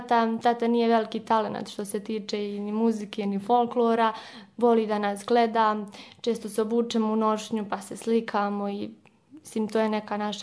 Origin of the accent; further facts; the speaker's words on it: Pale, Republika Srpska, Bosnia & Herzegovina; rodom sam sa Pala. Idem u osnovnu školu, 9. sam razred.